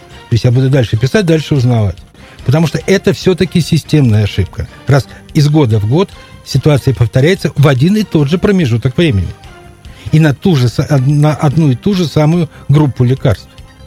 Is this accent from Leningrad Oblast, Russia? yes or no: yes; Luga, Leningrad Oblast, Russia; мое детство прошло в Луге.